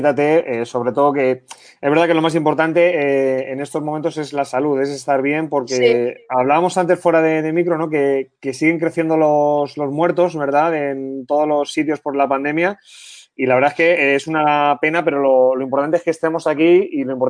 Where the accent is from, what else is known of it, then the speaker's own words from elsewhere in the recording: Madrid, Community of Madrid, Spain; los de Vallecas somos de cualquier parte del mundo, pero siempre somos de Vallecas.